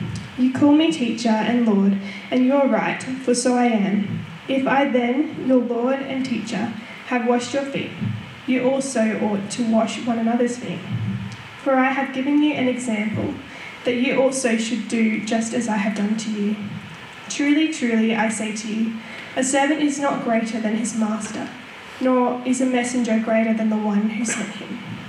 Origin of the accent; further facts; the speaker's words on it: Westside, Queensland, Australia; I'm from Westside in Queensland